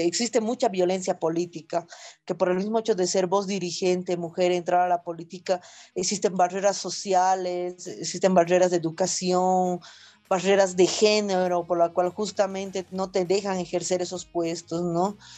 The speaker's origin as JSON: {"language": "Spanish", "region": "Potosí", "country": "Bolivia", "said": "Entonces, yo soy potosina"}